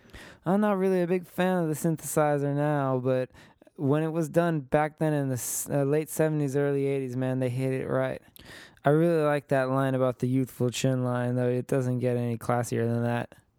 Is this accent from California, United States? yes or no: yes; San Francisco, California, United States; From my hometown of San Francisco.